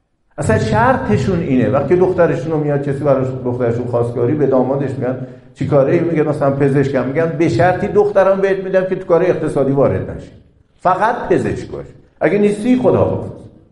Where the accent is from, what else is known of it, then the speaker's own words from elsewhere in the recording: Iran; ما گاهی از وقت 30 سال پیش در خارج از کشور، در اروپا، آمریکا، اگه میپرسیدن بچه کجایی، میگفتیم ایران،